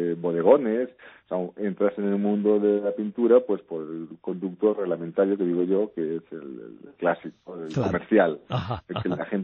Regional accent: Barcelona, Catalonia, Spain; moved away as an adult; now in Madrid, Spain; Yo nací en Barcelona, toda mi vida, hasta que decidí cambiar de aires y decidí irme a la capital de España y a las dos capitales, Valladolid, que fue en su época de Felipe II y ahora la actual.

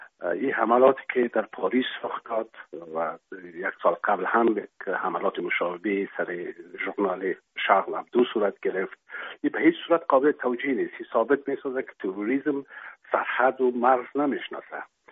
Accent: Afghanistan; now in France; ما به حیث یک شهروند افغان تبار فرانسه

